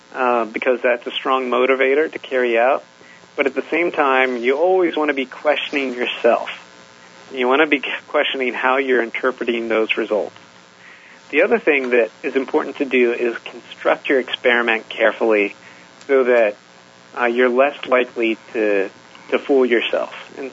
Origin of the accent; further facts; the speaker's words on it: Seminole, Oklahoma, United States; I grew up in Seminole, Oklahoma.